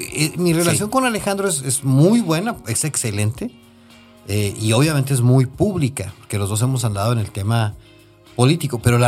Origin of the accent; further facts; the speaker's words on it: Ciudad Juárez, Chihuahua, Mexico; es un juarense que creció en el centro de Ciudad Juárez. Entre mucho de mi infancia la viví en la Avenida Juárez, en el Mercado Juárez, y por lo tanto en la Avenida 16 de Septiembre, en la Vicente Guerrero.